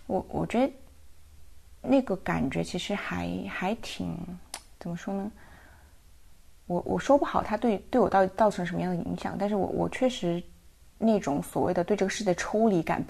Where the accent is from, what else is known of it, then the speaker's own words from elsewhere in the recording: Chongqing, China; 其实重庆那边嘛，我们老家，就重庆是一个虽然还是直辖市，但是除了它城市主城之外，大部分的我们称为区县的地方，就包括我自己老家县城，贫困县是挺多的。